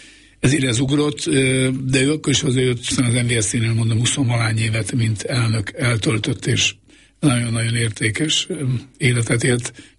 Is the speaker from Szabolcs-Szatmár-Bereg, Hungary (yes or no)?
no; Miskolc, Borsod-Abaúj-Zemplén, Hungary; én focit imádó családban nőttem föl. Eleve állnak Vasgyárban, Miskolcon, ahol születtem